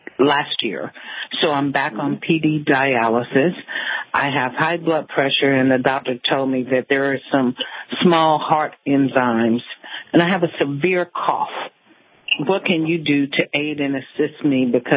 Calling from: Georgia, United States; I am calling from Georgia, and I'm dealing with some issues that are really, really profound.

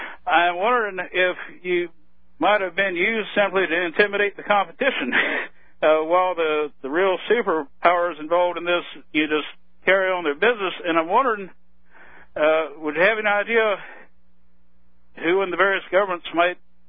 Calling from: Norfolk, Virginia, United States; Yeah, I'm in Norfolk, Virginia.

